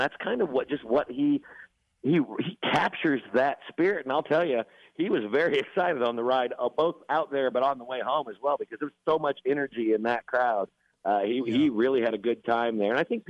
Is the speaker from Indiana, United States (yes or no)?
yes; Indiana, United States; We went to Indiana, my home state, for that big rally on Thursday in Evansville